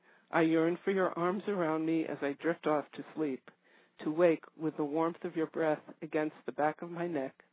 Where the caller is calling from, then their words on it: Millis, Massachusetts, United States; I'm from Millis, Massachusetts.